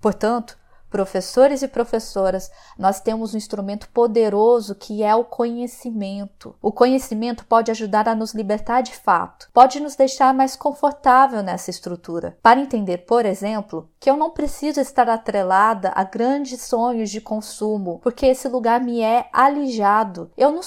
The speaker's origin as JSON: {"language": "Portuguese", "town": "Duque de Caxias", "region": "Rio de Janeiro", "country": "Brazil", "tie": "born there", "said": "Eu nasci na Baixada Fluminense, Duque de Caxias, um município que é um bolsão de pobreza dentro do estado do Rio de Janeiro"}